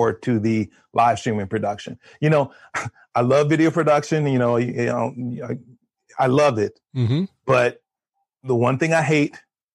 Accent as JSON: {"language": "English", "region": "Kansas", "country": "United States", "said": "When I went to college to be an accountant. I'm from Kansas"}